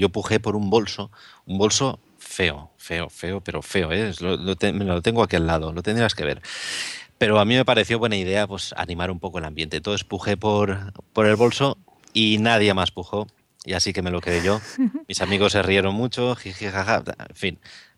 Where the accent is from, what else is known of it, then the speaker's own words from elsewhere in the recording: Valencia, Valencian Community, Spain; que yo soy de Valencia